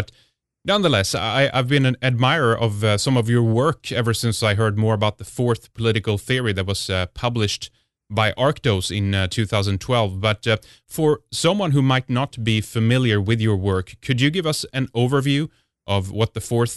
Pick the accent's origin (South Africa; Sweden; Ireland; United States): Sweden; from Sweden.